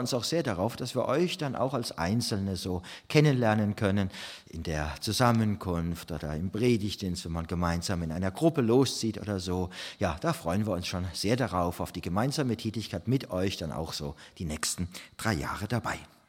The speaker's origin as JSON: {"language": "German", "town": "Mannheim", "region": "Baden-Württemberg", "country": "Germany", "tie": "born or raised there", "said": "Ich bin 45 und Sie ist 44. Aber auf jeden Fall sind wir also in Mannheim geboren, sind dort auch aufgewachsen, haben etwa die ersten 25 Jahre unseres Lebens dort verbracht."}